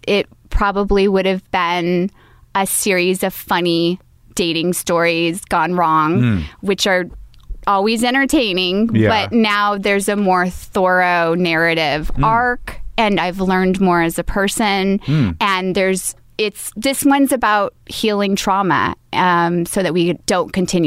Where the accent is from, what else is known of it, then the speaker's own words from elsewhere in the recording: Kansas, United States; born there; about it, but it's a small town in Kansas.